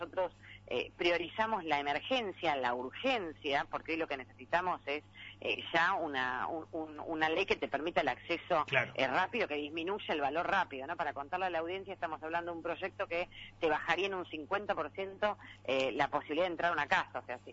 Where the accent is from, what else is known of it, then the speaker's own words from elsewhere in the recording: Junín, Buenos Aires Province, Argentina; yo que soy de Junín